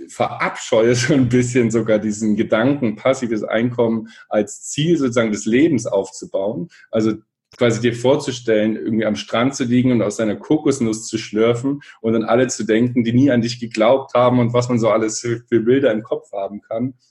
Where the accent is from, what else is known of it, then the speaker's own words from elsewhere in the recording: Erfurt, Thuringia, Germany; ich komme aus Erfurt, bin mit meinem Bruder da zusammen aufgewachsen, er ist 4 Jahre älter.